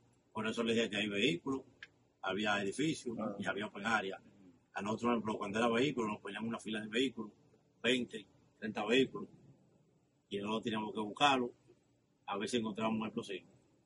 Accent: Dominican Republic; moved away; Bueno, yo salí de República Dominicana, no directamente hacia Nueva York.

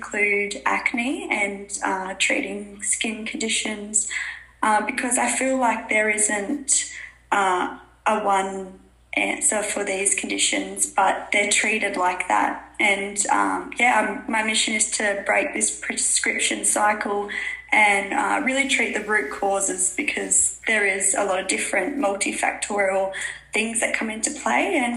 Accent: Western Australia, Australia; I'm from Western Australia

